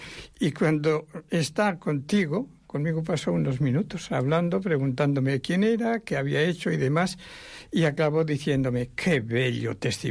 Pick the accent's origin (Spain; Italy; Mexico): Spain; Navarre; Soy navarro